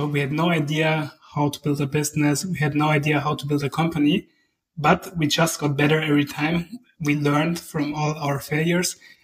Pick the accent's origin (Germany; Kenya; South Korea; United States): Germany; southern Germany; But we came from South Germany, and it's super conservative there.